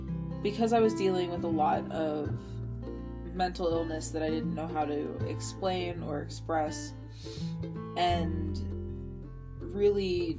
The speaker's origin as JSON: {"language": "English", "region": "the South", "country": "United States", "tie": "born or raised there", "said": "Most of the churches I attended were Baptist because I grew up in the South."}